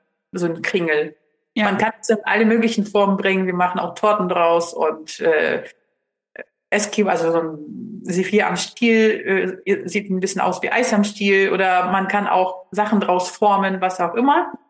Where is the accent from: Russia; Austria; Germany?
Russia; Ich komme selbst aus Russland. Das ist die Süßigkeit meiner Kindheit.